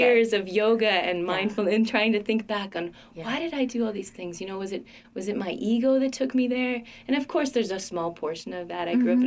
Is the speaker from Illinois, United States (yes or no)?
yes; Chicago, Illinois, United States; I grew up in Chicago from a little bit of a military background.